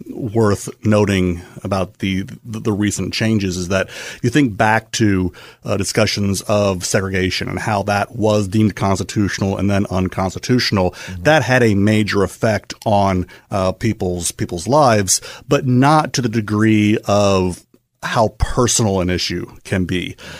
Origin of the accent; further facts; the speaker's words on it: Jefferson City, Missouri, United States; Well, I grew up not all that far from here. I grew up near Jefferson City and went to college at Benedictine College, Atchison, Kansas.